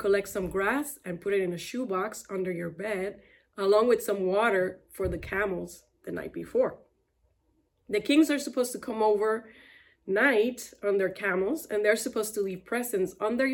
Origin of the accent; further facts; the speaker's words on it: Puerto Rico; Growing up in Puerto Rico, it was instilling me the importance of celebrating this holiday as part of our learned cultural heritage.